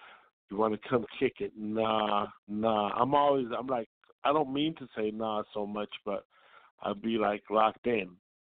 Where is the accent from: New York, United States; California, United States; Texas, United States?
California, United States; okay, so I'm from the Bay Area